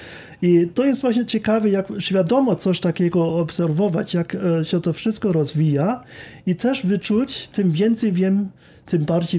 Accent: Baden-Baden, Baden-Württemberg, Germany; Polish is a second language; moved away; Ja pochodzę z Baden-Baden i Baden-Baden jest bardzo blisko granicy francuskiej. mamy takie 15 kilometrów, stoimy na drugiej stronie.

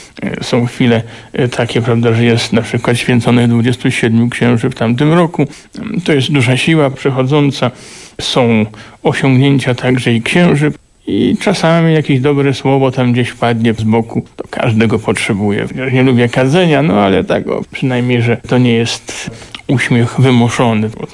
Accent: Galicia, Poland; now in Kielce, Poland; ja z Galicji pochodzę, tam mówią, jak ty wytrzymujesz w Kielcach?

